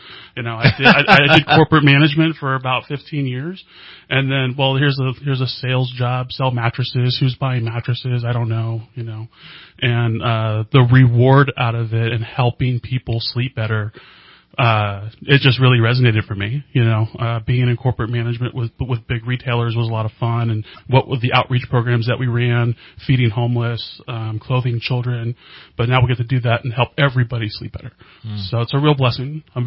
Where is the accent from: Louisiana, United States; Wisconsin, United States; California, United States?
California, United States; I moved up here originally from the Bay Area about in 2005, and then I married up here and got to live the Northern California life.